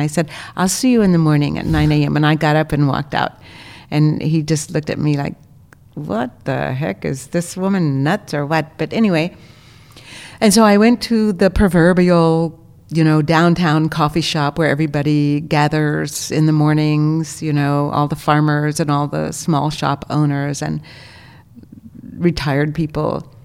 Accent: Texas, United States; and I grew up in Texas

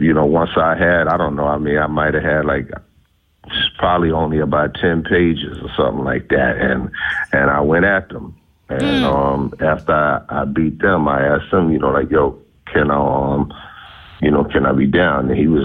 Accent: Brooklyn, New York, United States; Well, I'm from Brooklyn.

